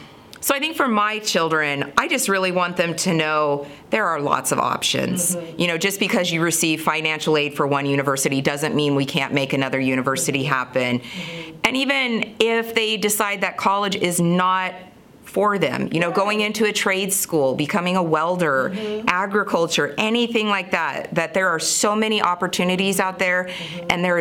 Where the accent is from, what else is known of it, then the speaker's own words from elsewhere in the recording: Las Vegas, Nevada, United States; I also had an offer for UNLV. I'm from Las Vegas.